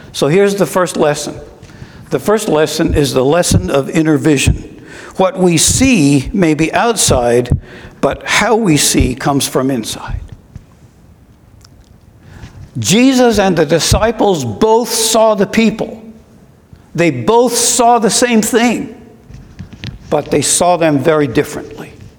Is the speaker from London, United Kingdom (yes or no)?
no; Scotland, United Kingdom; moved away; I was born and raised in Scotland, and I've only been back there once.